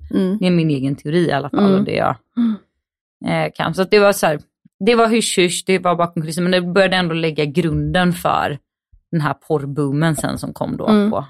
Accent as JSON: {"language": "Swedish", "town": "Gothenburg", "region": "Västra Götaland County", "country": "Sweden", "said": "Men märker man att jag kommer från Göteborg?"}